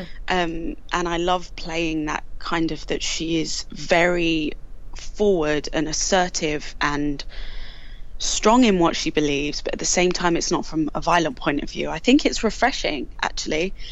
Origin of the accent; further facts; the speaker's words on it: London, United Kingdom; accent: East London; I get to keep my East London accent.